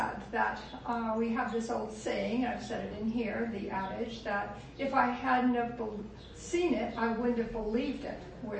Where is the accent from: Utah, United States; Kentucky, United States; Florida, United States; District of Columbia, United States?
Florida, United States; I grew up in Florida.